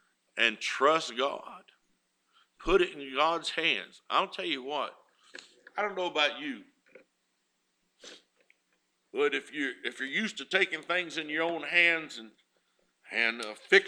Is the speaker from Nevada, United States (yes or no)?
no; Dickson, Tennessee, United States; I'm never ashamed to tell somebody I'm from Dixon, Tennessee.